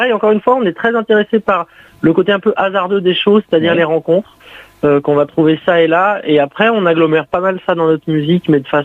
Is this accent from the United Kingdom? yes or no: no; Portugal; also born or lived in Spain; Moi, j'ai grandi au Portugal et en Espagne.